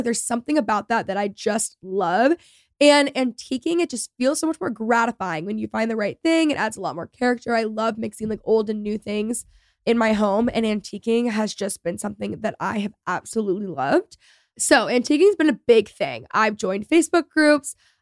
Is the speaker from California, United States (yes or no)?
no; McKinney, Texas, United States; I grew up in McKinney, Texas. It's a suburb north of Dallas. And we have a really cute downtown square.